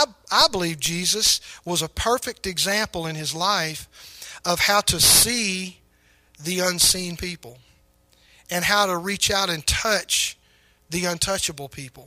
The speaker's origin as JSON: {"language": "English", "town": "Pascagoula", "region": "Mississippi", "country": "United States", "tie": "born or raised there", "said": "we grew up down on the Gulf Coast, and it was very common in our surroundings down there to see shrimp boats and fishing boats, and we had neighbors even in our, remember when we were being raised there on Bel Air Street in Pascagoula, Mississippi."}